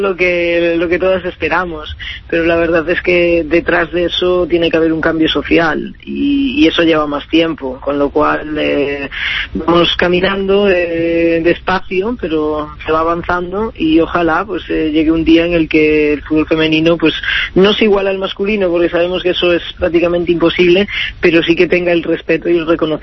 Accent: Galicia, Spain; la verdad es que no soy muy supersticiosa, y eso que soy gallega

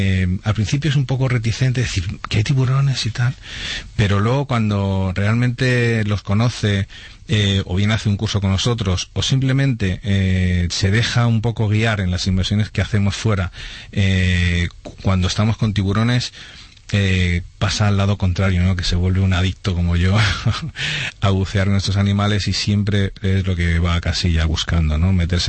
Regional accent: Madrid, Community of Madrid, Spain; el mayor número de buceadores que tenemos en aquí en España es justamente de Madrid, somos los madrileños.

